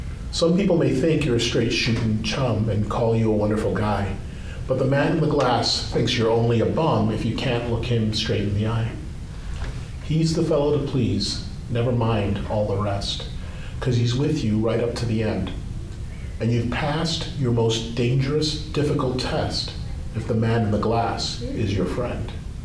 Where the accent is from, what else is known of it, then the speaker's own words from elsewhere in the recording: Hawaii, United States; also born or lived in Michigan / Nigeria; I was born in Nigeria, which is where I'm initially from. Grew up in Hawaii and Michigan